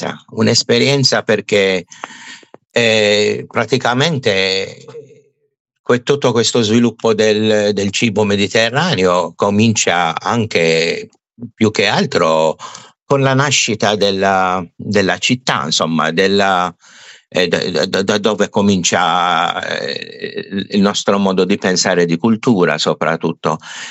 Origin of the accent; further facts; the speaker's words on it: Malta; Io vivo a Malta, veramente, sono maltese, in altre parole.